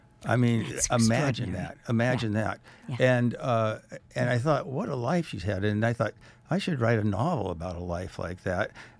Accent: Seaside, Oregon, United States; also born or lived in Astoria; And but we lived in Seaside. There was no hospital at the time. So, and my grandparents lived here, and I fished with my grandfather here, and complained the entire time.

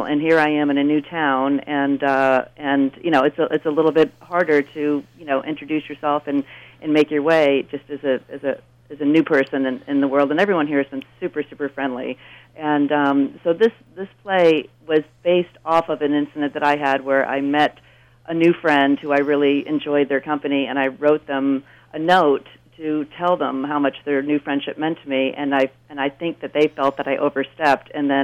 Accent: Pittsfield, Massachusetts, United States; moved away as an adult; also born or lived in Los Angeles; I just moved to the Berkshires from Los Angeles. But I grew up in Pittsfield and then later Westfield, where I went to high school, and then left to pursue my career in acting

